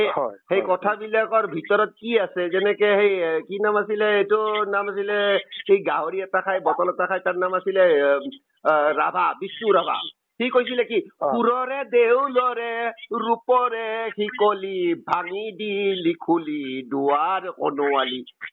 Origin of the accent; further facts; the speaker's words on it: Guwahati, Assam, India; also born or lived in Jorhat / United States; এনে মই দেখি দেখাও ক'ব পাৰো, মই মোৰ জন্ম যোৰহাটত।